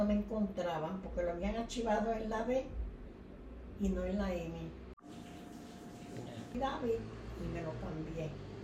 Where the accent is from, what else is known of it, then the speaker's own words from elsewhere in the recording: San Sebastián, Puerto Rico; now in Moca, Puerto Rico; Ay, me crié en San Sebastián del Pepino.